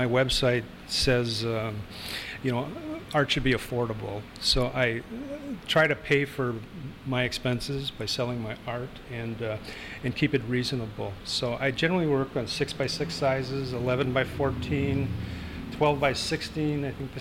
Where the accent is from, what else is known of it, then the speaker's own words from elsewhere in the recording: Milwaukee, Wisconsin, United States; now in Kenosha, United States; I'm originally from Milwaukee, yes. I've been in Kenosha for 2 years.